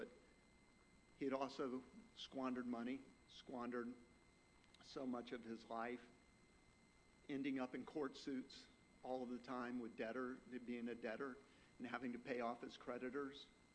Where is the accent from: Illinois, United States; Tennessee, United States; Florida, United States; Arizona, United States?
Florida, United States; Miami; I grew up in Miami, Florida in the late 70s.